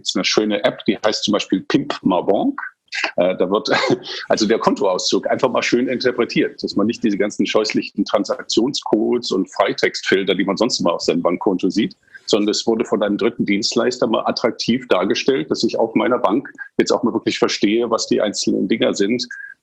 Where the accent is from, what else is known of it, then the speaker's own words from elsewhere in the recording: England, United Kingdom; Also ich bin in England aufgewachsen